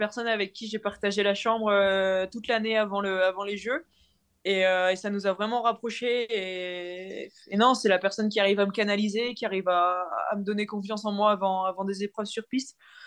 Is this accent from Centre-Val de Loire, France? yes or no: no; Hauts-de-France, France; j'ai grandi dans le Nord, j'ai été à l'école dans le Nord. Je suis né dans le Nord, mon père a grandi tout près de Cassel